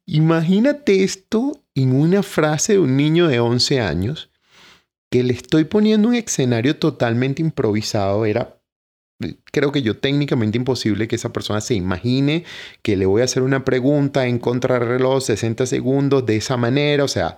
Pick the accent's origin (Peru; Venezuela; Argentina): Venezuela; now in Medellín, Colombia; Como sabes, es un deporte muy popular en mi país, Venezuela, igual que el béisbol. Acá en Medellín casi no se practica el béisbol